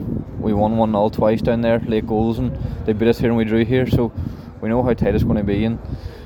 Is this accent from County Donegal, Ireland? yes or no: yes; Milton, County Donegal, Ireland; I even have my hometown in Milton. I think there's a big squad coming from Milton